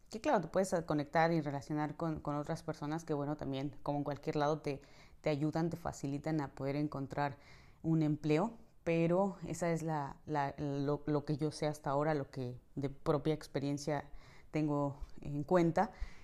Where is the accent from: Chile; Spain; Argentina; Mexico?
Mexico; moved away; me requerían que como turista estando aquí, si yo no salía del país, solamente me daban una visa como mexicana de 90 días